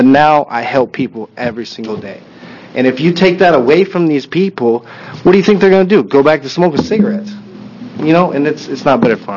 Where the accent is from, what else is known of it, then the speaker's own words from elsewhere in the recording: Washington, United States; now in Hawaii, United States; No, from Washington.